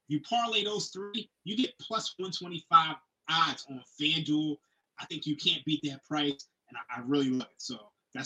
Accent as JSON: {"language": "English", "town": "Philadelphia", "region": "Pennsylvania", "country": "United States", "said": "Obviously, I'm from Philadelphia."}